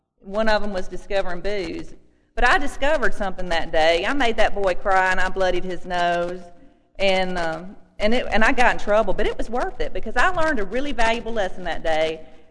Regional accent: Mississippi, United States; also born or lived in Huntsville; When I was, I guess, about 8 years old, we moved to Mississippi from Huntsville, and I started riding a county school bus, and I went from a very urban sort of environment to the middle of nowhere

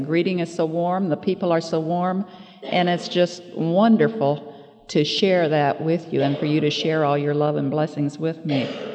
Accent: Kansas, United States; born there; I was born in Kansas many long years ago. 1939

